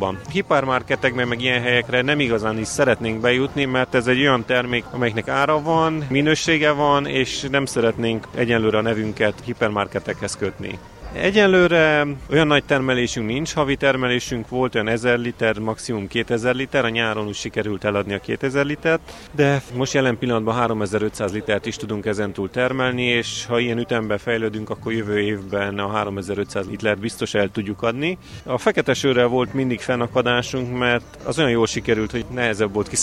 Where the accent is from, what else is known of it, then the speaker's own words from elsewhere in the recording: Cluj-Napoca, Cluj County, Romania; és Kolozsvárról jöttem.